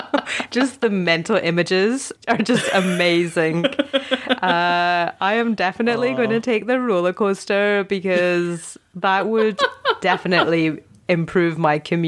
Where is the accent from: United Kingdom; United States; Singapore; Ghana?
United Kingdom; I know, but we're British, so you say what you're not going to do, but you actually do that, you know.